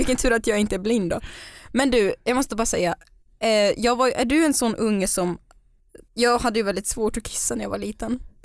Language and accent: Swedish; Russia; jag är alltså uppväxt i Sovjet, eller i Ryssland snarare.